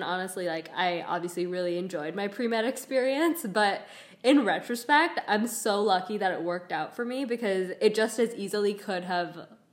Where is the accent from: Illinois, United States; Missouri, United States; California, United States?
Illinois, United States; Chicago; I was born in Chicago to a family that is Pakistani mostly. And, you know, although I technically grew up in an American city